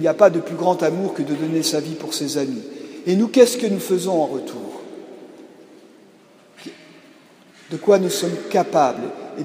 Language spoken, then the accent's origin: French; Provence-Alpes-Côte d'Azur, France; je viens de la Sainte-Baume, un lieu béni, où Marie-Madeleine a terminé sa vie dans une grotte.